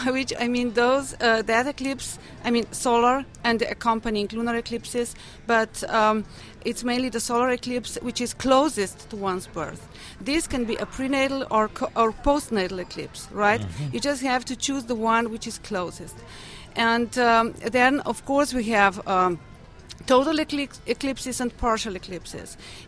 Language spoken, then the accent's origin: English; Slovenia; English is a second language; I find it a bit hard to find the exact words because I'm from Slovenia.